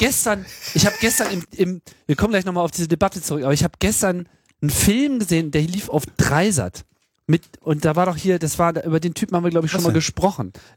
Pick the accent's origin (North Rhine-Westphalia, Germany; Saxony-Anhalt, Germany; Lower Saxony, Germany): Lower Saxony, Germany; Hannover; Ich komme aus Hannover. Ich komme aus der neutralen Zone.